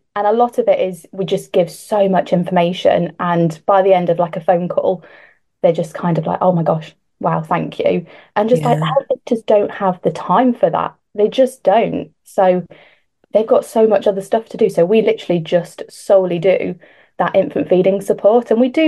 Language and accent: English; East Midlands, United Kingdom; I am from Leicestershire, Nottinghamshire area. I'm pretty much like smack bang in the middle of Leicester and Nottingham, but in the middle of absolutely nowhere.